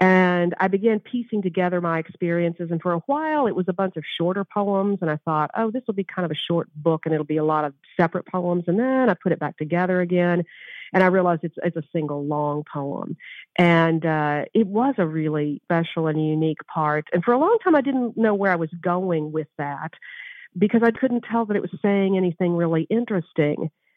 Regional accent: Kentucky, United States; Growing up in Kentucky, you always hear about dark and bloody ground

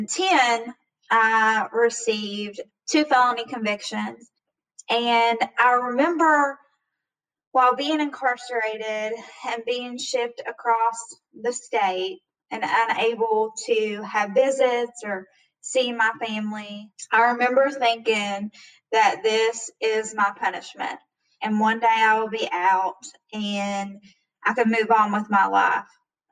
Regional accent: Kentucky, United States; You know, I come from Martin County, Kentucky, and from a small child, I knew the importance of voting. You know, me and my mom, we didn't have much. I grew up in government housing

